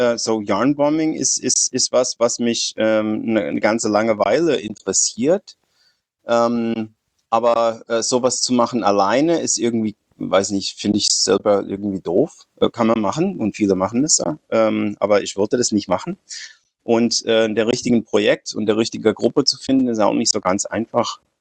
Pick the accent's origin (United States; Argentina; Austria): United States; moved away as an adult; now in Germany; Nee, ich bin Amerikaner, ich bin ungefähr 60. Ich wohne in Deutschland seit 30 Jahren.